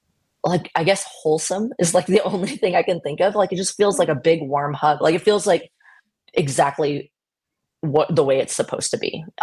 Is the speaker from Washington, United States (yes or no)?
no; Portland, Oregon, United States; So I was born and raised in Portland.